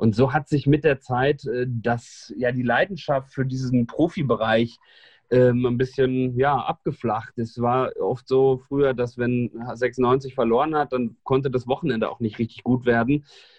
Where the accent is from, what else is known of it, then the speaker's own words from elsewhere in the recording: Hildesheim, Lower Saxony, Germany; Ich bin gebürtiger Hildesheimer, also aus der Hannoveraner Region und bin so groß geworden